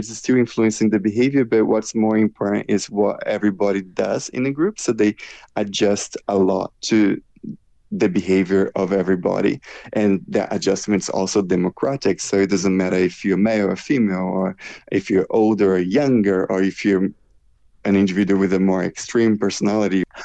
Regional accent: Brazil; English is a second language; now in Australia; So I moved from Brazil and I came to Australia, and then here there were parts of my culture I started learning that I really loved, because I missed it so much

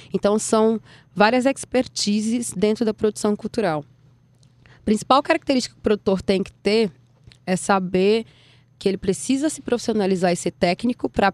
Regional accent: Minas Gerais, Brazil; Gente, sou mineira, tenho 28 anos

